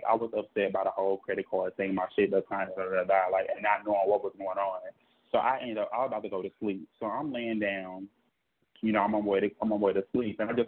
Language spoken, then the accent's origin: English; Missouri, United States; I'm from Missouri. I'm not from Chicago. I'm from Missouri.